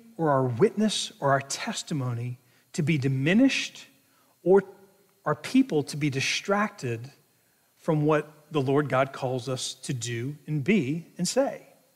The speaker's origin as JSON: {"language": "English", "town": "Virginia Beach", "region": "Virginia", "country": "United States", "tie": "born or raised there", "said": "I grew up in Virginia Beach."}